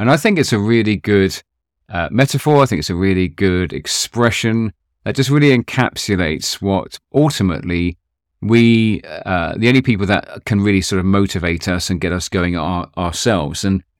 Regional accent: East of England, United Kingdom; So growing up in Hertfordshire here in the UK, I was always playing sport.

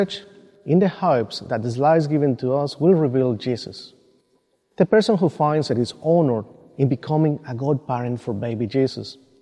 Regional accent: Mexico; I grew up in Mexico.

